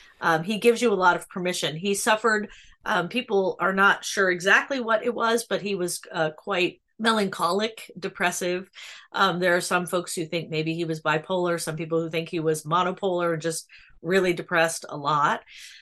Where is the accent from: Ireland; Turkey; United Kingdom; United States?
United States; I did not have the benefit of a classical education, so I'm always a little bit, as an American, I could have done better, I suppose.